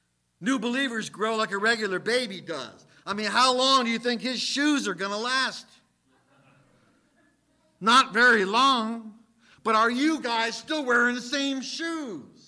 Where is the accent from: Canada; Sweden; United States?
United States; New Jersey; Reminds me of something from growing up in Jersey.